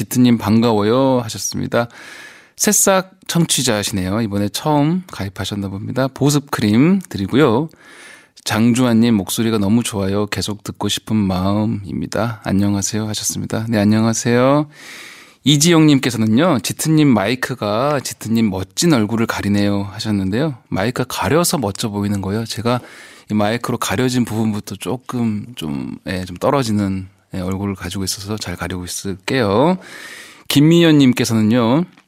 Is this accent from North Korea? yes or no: no; South Korea; 특히 제주도 그리고 제 고향인 남부지방이 걱정이 됩니다